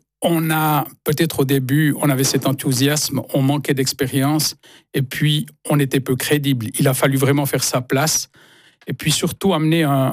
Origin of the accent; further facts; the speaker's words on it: Serrières, Neuchâtel, Switzerland; Quand j'étais enfant de Serrières